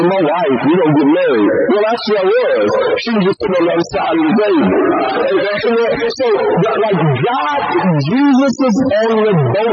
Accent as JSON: {"language": "English", "town": "Topeka", "region": "Kansas", "country": "United States", "said": "Well, I'm from Topeka, Kansas. Kind of long way from here. So, like I said, I played basketball. Basketball brought me to Texas."}